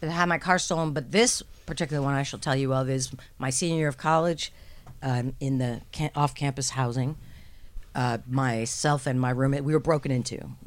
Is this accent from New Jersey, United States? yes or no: yes; New Jersey, United States; And I actually was born and raised in New Jersey.